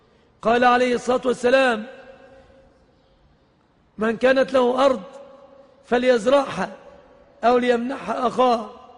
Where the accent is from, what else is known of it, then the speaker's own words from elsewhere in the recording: Egypt; في بلادنا مصر